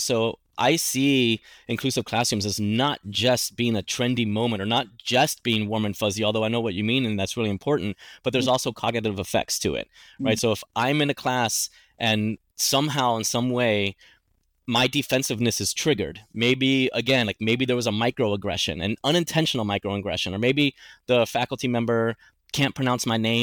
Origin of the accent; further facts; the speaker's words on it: Miami, Florida, United States; Not only was I growing up in Miami, Florida, which is a highly, highly diverse city, a city that grew in diversity before it was able to grow in the infrastructure to support diversity, right?